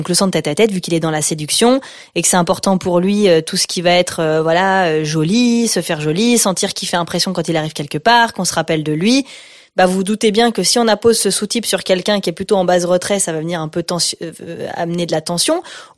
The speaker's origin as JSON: {"language": "French", "country": "France", "said": "je suis française"}